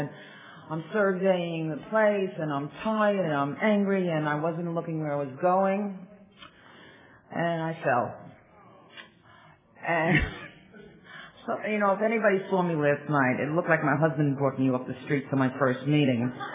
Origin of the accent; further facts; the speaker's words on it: New York City, New York, United States; and we're from New York City, from Rockaway.